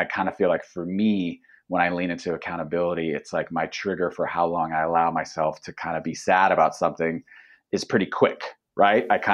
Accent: United States; I know that too, as I grew up in the States. You know, my parents came from lesser means

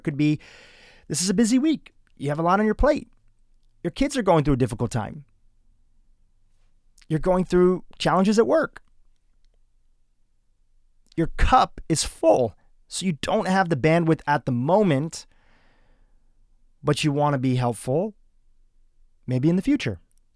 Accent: Kenya; also born or lived in Nashville, Tennessee / El Paso, Texas / Delaware; now in United States; We moved from Kenya to Nashville, Tennessee, to El Paso, Texas, to Delaware. Even Delaware, we moved a couple times.

